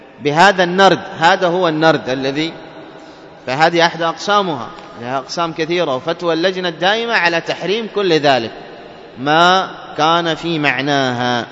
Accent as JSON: {"language": "Arabic", "region": "Dhofar", "country": "Oman", "accent": "Shehri", "said": "إحنا نسميها القراطة بلهجتنا العامية الشحرية"}